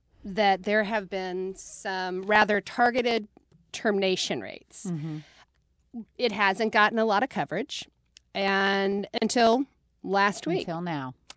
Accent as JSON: {"language": "English", "region": "Missouri", "country": "United States", "said": "And he said, \"So where are you from?\" And I explained, you know, Missouri."}